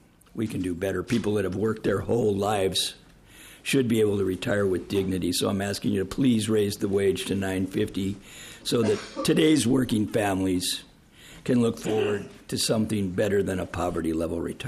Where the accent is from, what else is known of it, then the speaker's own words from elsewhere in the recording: Northfield, Minnesota, United States; I'm from Northfield, Minnesota